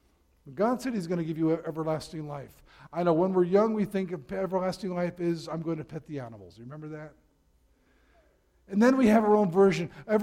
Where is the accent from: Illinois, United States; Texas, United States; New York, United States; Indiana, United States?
New York, United States; I'm from New York, so I really can't say a whole lot.